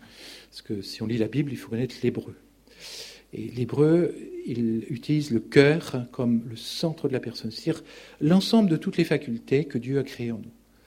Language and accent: French; Grand Est, France; Bon, vous savez, moi je viens d'Alsace, il n'y a pas de libres penseurs là-bas, c'est en haut à droite, c'est connu.